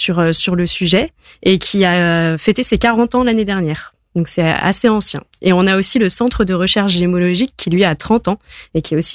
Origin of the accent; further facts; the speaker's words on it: Nantes, Pays de la Loire, France; Et nous, déjà, on est nantais et bretons, donc on voulait rester dans la région